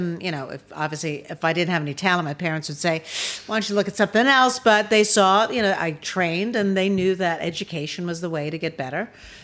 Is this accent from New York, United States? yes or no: yes; New York, United States; And I was from New York.